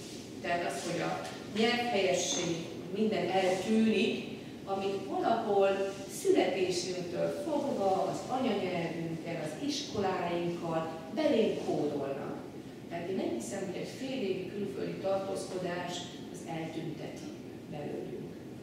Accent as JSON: {"language": "Hungarian", "town": "Szombathely", "region": "Vas", "country": "Hungary", "tie": "born or raised there", "said": "Gyerekként a vasfüggöny mögött voltunk, a húgommal nagyon sokat."}